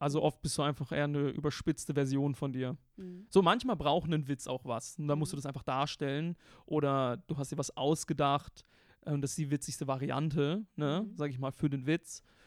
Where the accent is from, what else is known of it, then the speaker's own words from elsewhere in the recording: Karlsruhe, Baden-Württemberg, Germany; now in Berlin, Germany; konträr war zu dem Karlsruhe, was ich so kannte, wo ich aufgewachsen bin.